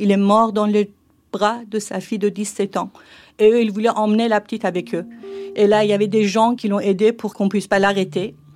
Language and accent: French; Iran; French is a second language; now in France; depuis, je suis en France. Là, maintenant, j'ai la nationalité française, mais j'ai quitté l'Iran, mais l'Iran, il ne m'a jamais quitté.